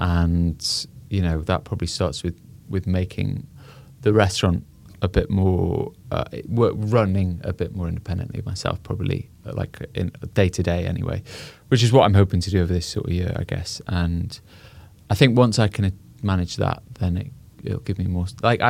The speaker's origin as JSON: {"language": "English", "region": "North East England", "country": "United Kingdom", "tie": "born or raised there", "said": "growing up in Northumberland"}